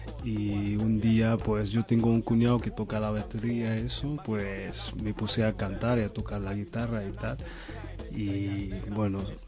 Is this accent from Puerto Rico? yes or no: no; Asilah, Tanger-Tetouan-Al Hoceima, Morocco; now in Spain; cuando estuve en La Sila, que es mi ciudad, mi pueblo, en Tánger